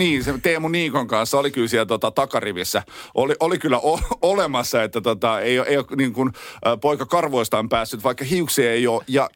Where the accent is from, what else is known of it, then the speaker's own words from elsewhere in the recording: Vantaa, Uusimaa, Finland; also born or lived in Turku; Siis mä oon syntynyt Turussa, vartunut Vantaalla